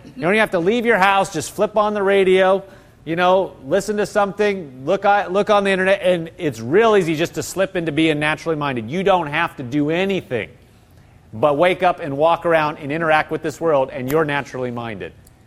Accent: Massachusetts, United States; You say, well, no, I'm from Massachusetts. I grew up here.

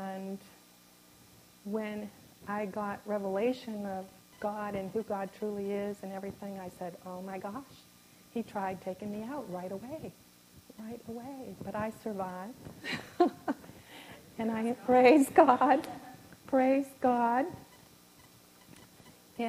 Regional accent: West Groton, Massachusetts, United States; that's how I ended up growing up in the Congregational church, because when my parents moved to West Groton, they didn't have a Methodist church there

